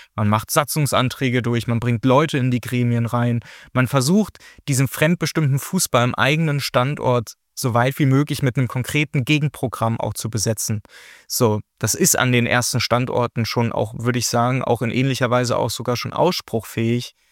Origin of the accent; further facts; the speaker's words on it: Giessen, Hesse, Germany; entschuldigt ist, aber ich komme ja aus Gießen